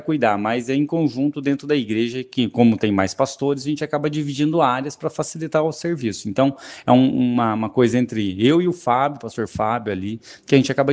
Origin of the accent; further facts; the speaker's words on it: Santo Antônio da Platina, Paraná, Brazil; Inclusive, eu sou daqui, de próximo daqui, sou de Santo Antônio da Platina, natural de lá, né?